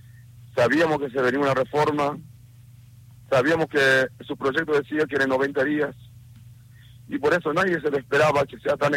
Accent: Abrapampa, Jujuy, Argentina; yo soy de Abrapampa, de la comunidad aborigen de Potrero de la Puna, a 35 kilómetros al este de Abrapampa, está mi comunidad, uh-huh, yendo por la ruta 72.

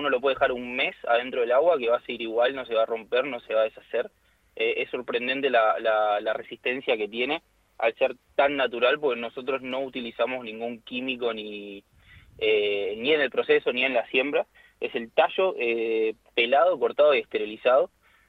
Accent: Buenos Aires, Argentina; Yo soy de agronomía de Ciudad de Buenos Aires.

